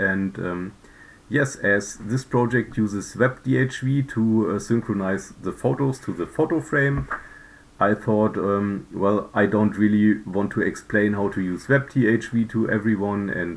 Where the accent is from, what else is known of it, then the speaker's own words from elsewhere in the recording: Cologne, North Rhine-Westphalia, Germany; English is a second language; I'm software developer from Cologne in Germany.